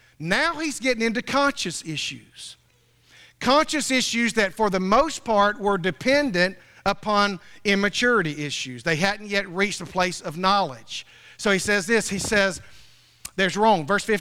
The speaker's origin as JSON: {"language": "English", "town": "Homerville", "region": "Georgia", "country": "United States", "tie": "born there", "said": "I mean, I was born in Homerville. I know every one of them."}